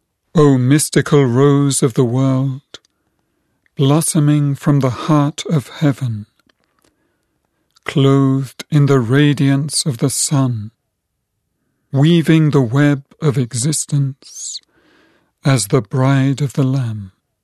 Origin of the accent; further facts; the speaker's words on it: England, United Kingdom; lived in the town where I grew up in England.